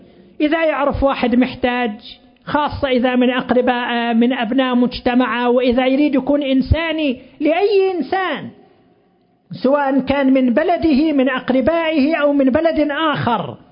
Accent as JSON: {"language": "Arabic", "country": "Saudi Arabia", "said": "ونشر كتاب عن أحد المواطنين عندنا في السعودية"}